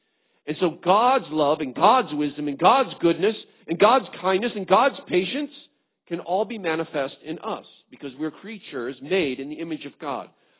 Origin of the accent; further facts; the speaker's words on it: Virginia, United States; Where I'm from Floyd County in Virginia, Western Virginia, as opposed to West Virginia.